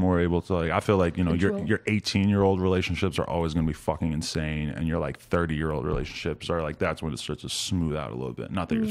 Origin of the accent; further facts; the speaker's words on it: East Coast, United States; I'm from the East Coast, but I was more